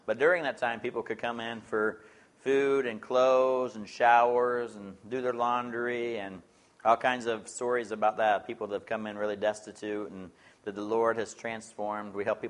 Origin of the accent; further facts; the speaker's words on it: Bloomington, Illinois, United States; also born or lived in Normal; I'd tell people I was born in Normal. And that's as close to Normal as I've ever been because I was raised in Bloomington.